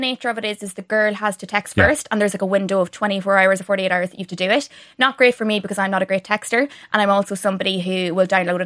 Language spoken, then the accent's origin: English; County Donegal, Ireland; I'm from Donegal. And I'm not lying when I say we don't do the dating thing. It's kind of the old fashioned thing.